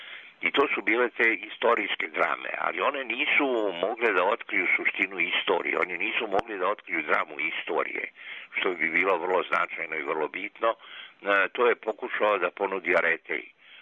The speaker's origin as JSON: {"language": "Serbian", "town": "Banja Luka", "region": "Republika Srpska", "country": "Bosnia & Herzegovina", "tie": "born or raised there", "said": "I normalno da sam prihvatio ponudu da se u Banja Luci pojave, pogotovo da se pojave u mom rodnom gradu."}